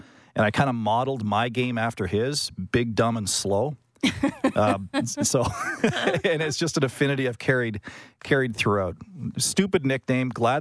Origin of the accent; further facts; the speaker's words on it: Ontario, Canada; I grew up in the Ottawa Valley, and for whatever reason...